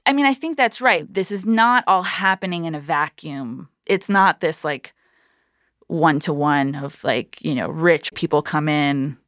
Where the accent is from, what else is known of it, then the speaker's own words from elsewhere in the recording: New York, United States; I was born and bred in Midtown, New York.